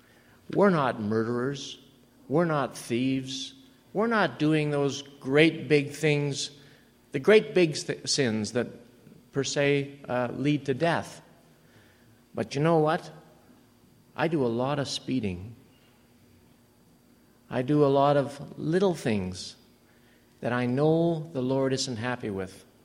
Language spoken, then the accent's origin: English; Vancouver, British Columbia, Canada; I'm from Vancouver.